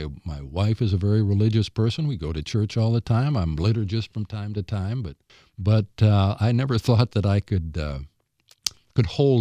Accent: Waverly, United States; So it was a great experience when I came to my hometown, Waverly, when I was seventh or eighth grade.

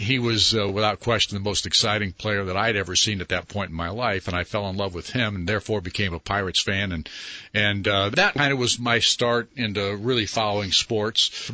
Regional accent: Rochelle, Illinois, United States; But we grew up in Rochelle, Illinois, after my mother remarried. So we were actually in a farm town

